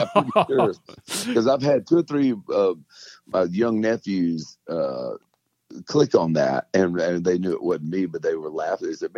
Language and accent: English; Florida, United States; moved away; also born or lived in Nashville; And I'm originally from Florida, though, and moved back to Florida about 6 years ago to be, you know, my mom and my family and spend some quality time with them.